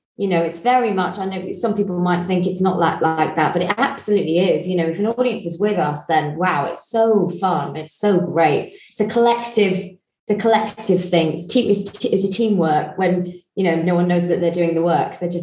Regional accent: Blackpool, North West England, United Kingdom; because I'm from Blackpool originally.

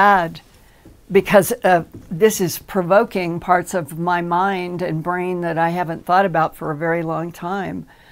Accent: United States; where I was staying as an American with this small group in Cusco

